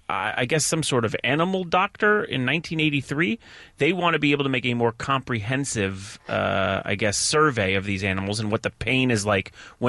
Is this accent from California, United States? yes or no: yes; Encino, California, United States; Note: I'm not a medic. I'm an actor from Encino.